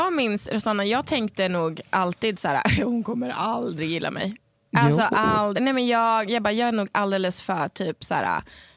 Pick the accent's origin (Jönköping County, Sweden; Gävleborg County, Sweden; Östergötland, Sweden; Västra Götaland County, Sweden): Gävleborg County, Sweden; Söderhamn; Ja, men jag är från Söderhamn.